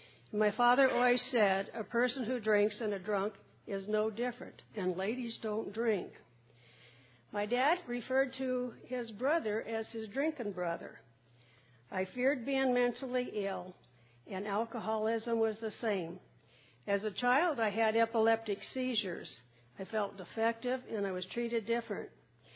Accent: Albuquerque, New Mexico, United States; from Albuquerque, New Mexico.

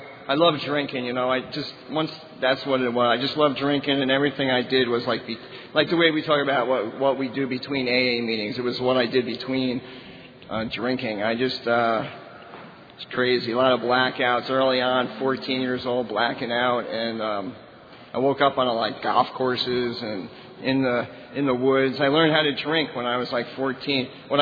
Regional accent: New Jersey, United States; I grew up in New Jersey, northern Jersey.

